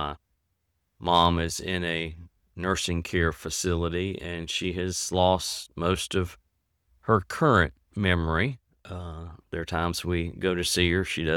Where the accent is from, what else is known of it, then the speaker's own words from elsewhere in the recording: Rocky Mount, North Carolina, United States; I could talk on and on about days growing up in Rocky Mount, North Carolina, where I was very involved in our local Baptist church.